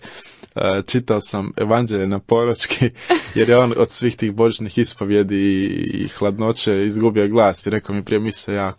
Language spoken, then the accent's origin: Croatian; Pitomača, Virovitica-Podravina County, Croatia; moved away as an adult; also born or lived in Zagreb; now in Ljubuški, Bosnia and Herzegovina; Znači, ja sam rodom iz okolice Pitomače, u Zagreb sam došao na faks i onda sam se, ja volim reći, udao u Hercegovinu